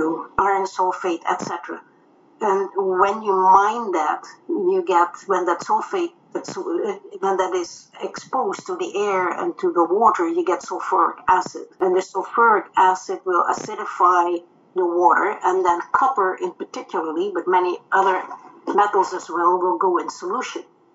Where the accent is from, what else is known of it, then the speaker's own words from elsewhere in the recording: Netherlands; was that I came from Holland. I was born post-war. I had two parents that were both involved in the underground resistance.